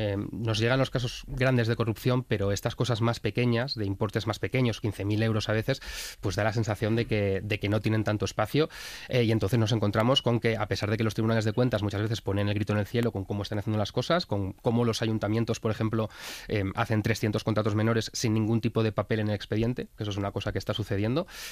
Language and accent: Spanish; Asturias, Spain; Yo soy de Asturias, entonces me interesa mucho lo que está pasando allí